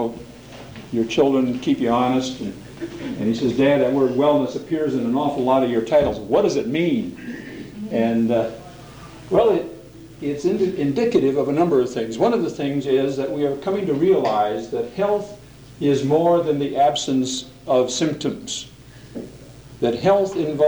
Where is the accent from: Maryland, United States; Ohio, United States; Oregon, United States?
Oregon, United States; Portland; I'm from Portland, Oregon.